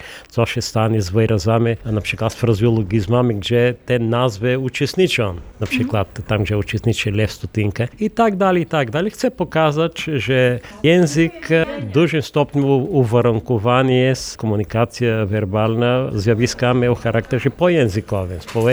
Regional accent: Bulgaria; Polish is a second language; moved away as an adult; now in Lublin, Poland; Ja z pochodzenia jestem Bułgarem, ale z powodów rodzinnych już od dłuższego czasu, prawie od 25 lat, mieszkam i pracuję w Polsce na Uniwersytecie Marii Curie Skłodowskiej w Lublinie.

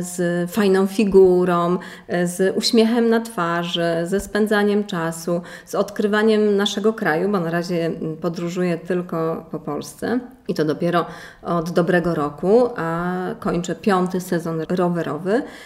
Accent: Jabłonowo Pomorskie, Kuyavian-Pomeranian Voivodeship, Poland; Pochodzę z Podbrodnicy, z Jabłonowa Pomorskiego.

